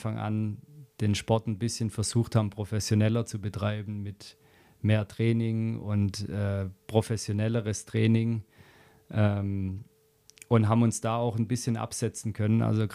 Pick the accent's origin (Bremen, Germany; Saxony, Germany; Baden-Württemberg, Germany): Baden-Württemberg, Germany; Ich bin hier in der Nähe von Stuttgart eben aufgewachsen.